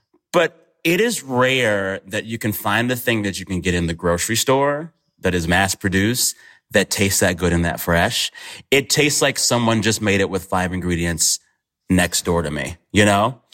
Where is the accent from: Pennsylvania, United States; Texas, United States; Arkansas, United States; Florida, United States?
Texas, United States; I grew up in Texas in a Bluebell ice cream family.